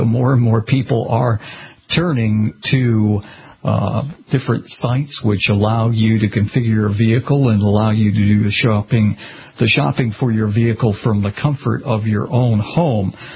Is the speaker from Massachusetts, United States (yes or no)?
yes; Massachusetts, United States; We want to welcome a new affiliate station in my home state of Massachusetts